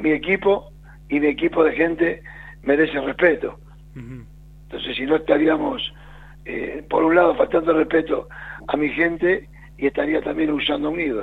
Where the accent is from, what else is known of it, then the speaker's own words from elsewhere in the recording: Buenos Aires, Argentina; Yo tengo una vida en Boca, nací en una cuadra de la cancha de Boca, me crié en la Boca